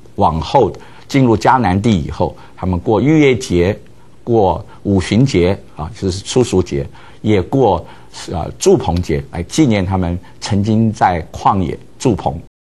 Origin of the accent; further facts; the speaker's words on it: China; 我们中国人过年过节就会聚集在一起